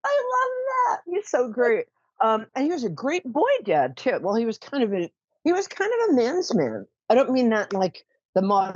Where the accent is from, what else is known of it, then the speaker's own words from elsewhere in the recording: New York, United States; I'm a New Yorker. I can talk fast.